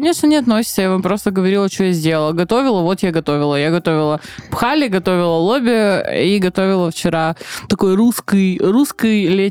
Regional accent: Georgia; я грузинка

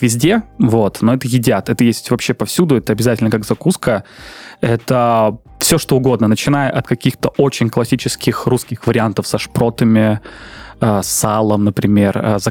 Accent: Syzran, Samara Oblast, Russia; Есть такой город Сызрань, откуда я родом

